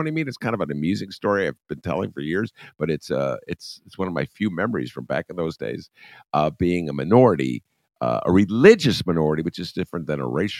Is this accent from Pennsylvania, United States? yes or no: no; Rhode Island, United States; But my early years, Ramana, my Lincolnwood years were spent in Rhode Island.